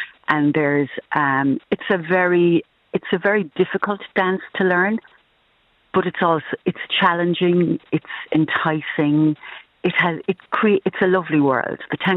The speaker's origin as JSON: {"language": "English", "town": "Rathmore", "region": "Munster", "country": "Ireland", "said": "Yes, I'm from County Kerry originally, a village called Rathmore, and it's in the middle of Slieve Lucre. So there would always have been a tradition of music and dance in my own home."}